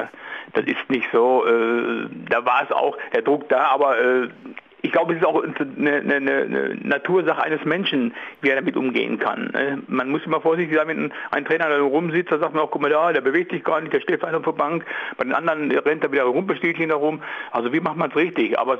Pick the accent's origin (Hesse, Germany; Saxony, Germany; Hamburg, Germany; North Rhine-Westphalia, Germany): North Rhine-Westphalia, Germany; Ja, ich bin eigentlich ein Westfale.